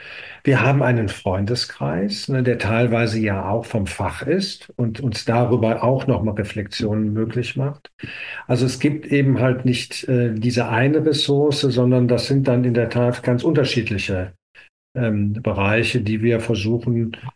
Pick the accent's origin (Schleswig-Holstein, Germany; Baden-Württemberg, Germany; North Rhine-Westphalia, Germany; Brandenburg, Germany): North Rhine-Westphalia, Germany; Düsseldorf; Ich bin kein gebürtiger Hahner, sondern bin Düsseldorfer und habe da eben meine Schule und so weiter gemacht.